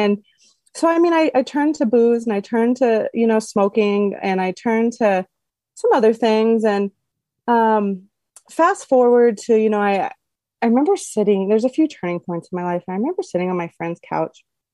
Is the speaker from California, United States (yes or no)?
no; Texas, United States; moved away; also born or lived in Montana; I was from Texas originally, and if you know anything about the South and the States, it's Southern hospitality, and you don't air your dirty laundry, okay?